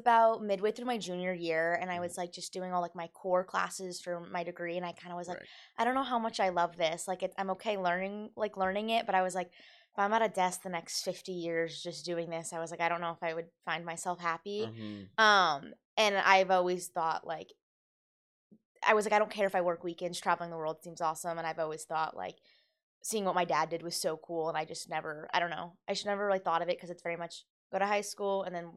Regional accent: California, United States; I'm originally from California.

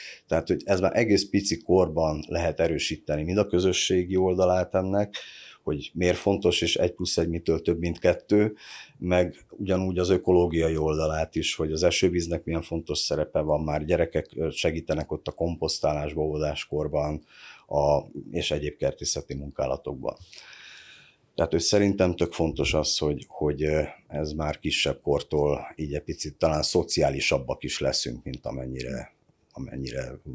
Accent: Transylvania, Romania; csak hogy Erdélyben nőttem fel

